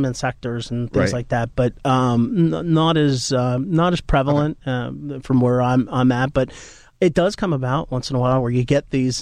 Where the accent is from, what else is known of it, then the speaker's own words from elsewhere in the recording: New Jersey, United States; accent: Jersey; .NET, it's my Jersey accent.